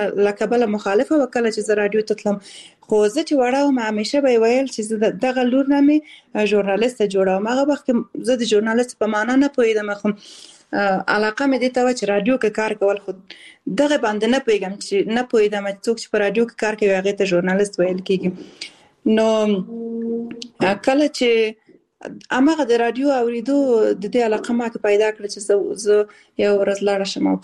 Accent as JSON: {"language": "Pashto", "region": "Khost", "country": "Afghanistan", "also_born_or_lived": "Balkh / Kabul / Kunduz"}